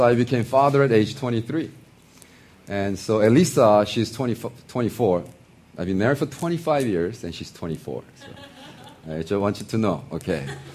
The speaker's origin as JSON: {"language": "English", "country": "United States", "tie": "born or raised there", "also_born_or_lived": "South Korea", "said": "I was 12 when I went to America. And I was raised as American."}